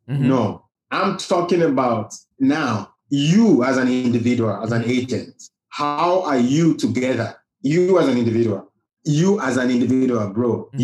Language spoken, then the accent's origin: English; Lagos, Nigeria; because we grew up in Lagos. Everything is already cosmopolitan from the beginning.